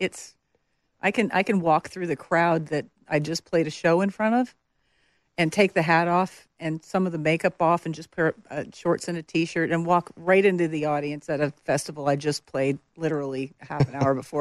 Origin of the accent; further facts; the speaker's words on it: Alberta, Canada; now in Nashville, United States; It's very ranchy. It's very, you know, I grew up wearing hats, you know, singing around my hometown and stuff.